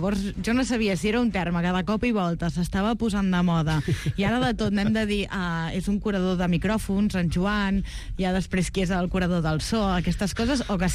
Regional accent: Occitania, France; les persones que som de la Catalunya Nord, que estem a tocar de França

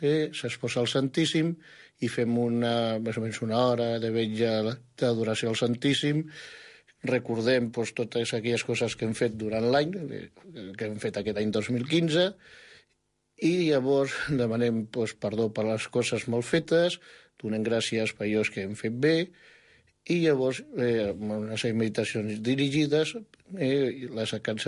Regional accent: Barcelona, Catalonia, Spain; jo no ho recordo perquè jo provinc de Barcelona

